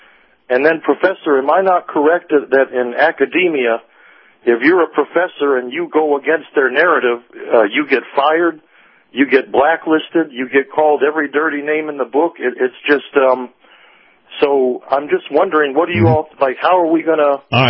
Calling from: Clearwater, Florida, United States; I'm in Clearwater.

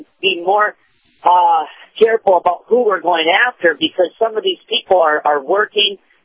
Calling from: Largo, Florida, United States; from Largo, Florida.

